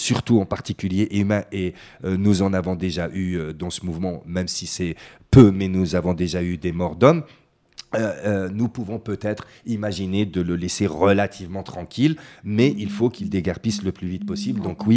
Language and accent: French; Algeria; c'est pas juste parce que je suis algérien que je suis en train de dire ça